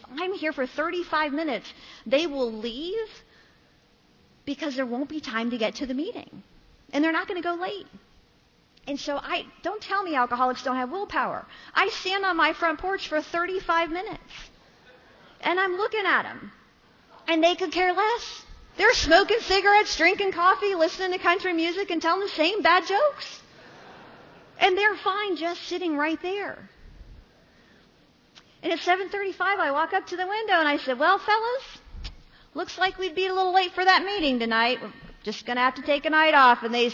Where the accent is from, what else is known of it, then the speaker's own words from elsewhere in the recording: Ohio, United States; Now, I was raised in Ohio. We weren't raised with manners.